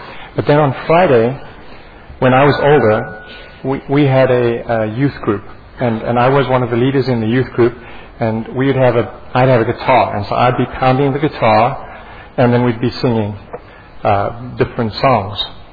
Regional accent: Cape Town, Western Cape, South Africa; In my church that I grew up with in Cape Town, my parents sent me to church.

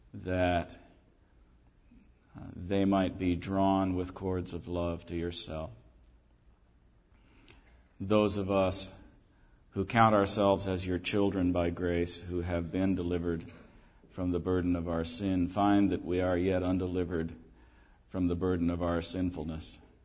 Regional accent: New England, United States; Now, I'm from New England, okay

